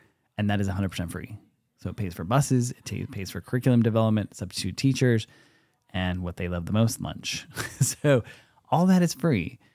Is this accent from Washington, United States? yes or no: yes; Washington, United States; I'm from Washington State.